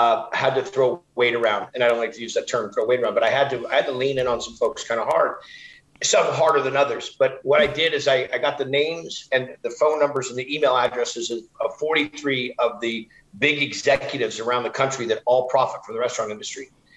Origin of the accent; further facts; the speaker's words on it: California, United States; I grew up in Northern California. And my mom was from Georgia, North Carolina area. And so I was raised eating grits and collard greens.